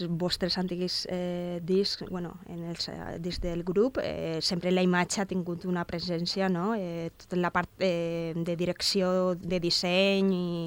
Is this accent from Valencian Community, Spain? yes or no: yes; Valencian Community, Spain; accent: Valencian; bueno, ja, en el meu valencià.